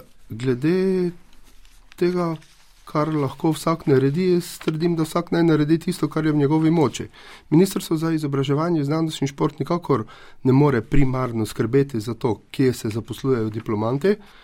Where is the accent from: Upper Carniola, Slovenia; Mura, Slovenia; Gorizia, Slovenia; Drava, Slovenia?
Mura, Slovenia; jaz osebno prihajam iz Prekmurja in veste, v tej regiji, v naši regiji, v Pomurju